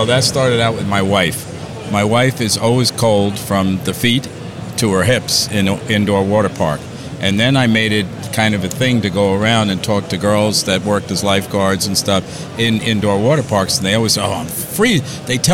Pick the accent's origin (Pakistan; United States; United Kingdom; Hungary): United States; and I, as an American, I had never seen that one.